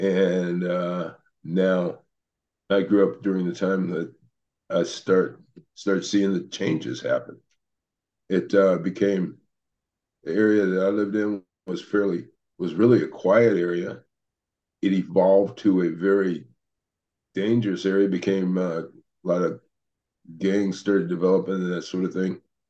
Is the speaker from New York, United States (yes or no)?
no; Los Angeles, California, United States; Yeah, I grew up in South Central Los Angeles, kind of between for people that don't know, it's kind of between the far south end of the Los Angeles city limits and then what became LA County, a small area called now it's called Athens.